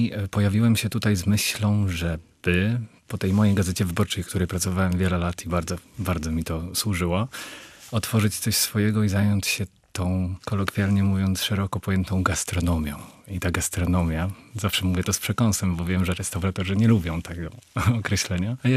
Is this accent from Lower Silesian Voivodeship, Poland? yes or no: yes; Wrocław, Lower Silesian Voivodeship, Poland; now in Sopot, Poland; Z Sopotu od, w ogóle z Trójmiasta, od mniej więcej 10 lat, natomiast jestem z Wrocławia.